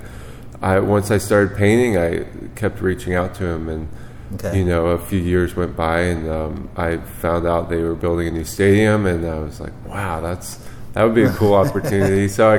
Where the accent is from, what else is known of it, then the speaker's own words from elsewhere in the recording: St. Matthews, Kentucky, United States; Yeah, I grew up in St. Matthews, so